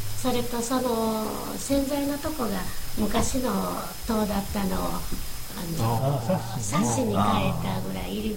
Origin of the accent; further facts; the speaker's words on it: Kagawa, Japan; 香川県なんです。